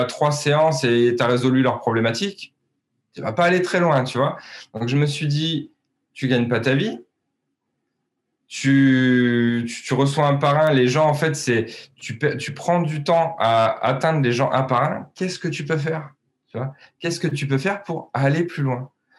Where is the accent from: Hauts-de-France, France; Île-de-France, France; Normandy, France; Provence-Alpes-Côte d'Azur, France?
Provence-Alpes-Côte d'Azur, France; Gap; je viens de Gap pour la conférence.